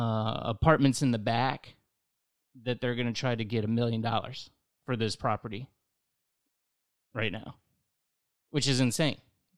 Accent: Largo, Florida, United States; So I came from Largo, was going to school at USF, got in a car wreck, moved in with a girlfriend.

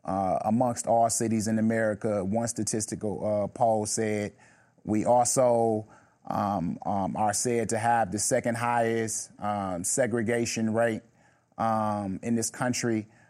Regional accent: Milwaukee, Wisconsin, United States; growing up in Milwaukee always felt like this was a place of extreme despair.

